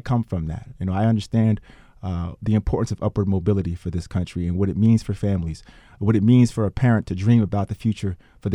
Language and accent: English; Schenectady, New York, United States; Yeah, well, I grew up in Schenectady.